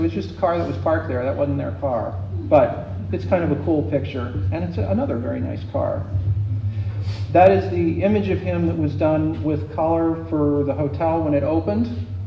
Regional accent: New Hampshire, United States; those are the reasons that I ended up growing up in New Hampshire.

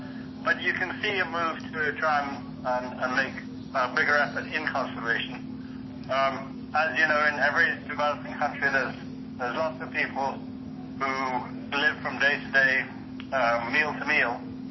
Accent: Jamaica; Well, you know, I'm a 10th generation Jamaican, so we have deep roots there.

